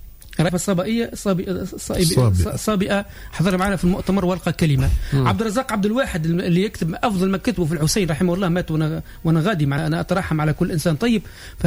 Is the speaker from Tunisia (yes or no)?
yes; Tunisia